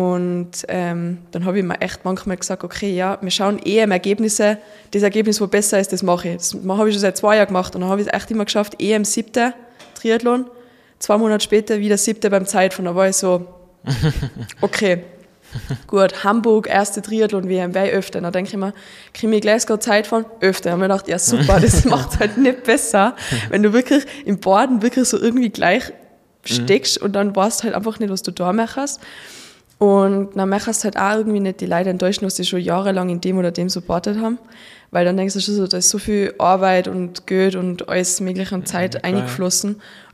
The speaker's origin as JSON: {"language": "German", "region": "Tyrol", "country": "Austria", "said": "dass ich als Tirolerin im ersten Conti-Team sein kann."}